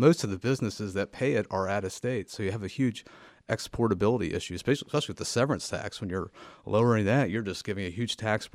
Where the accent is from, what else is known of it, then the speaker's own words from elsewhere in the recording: West Virginia, United States; I'm like, I'm sorry, I'm from West Virginia.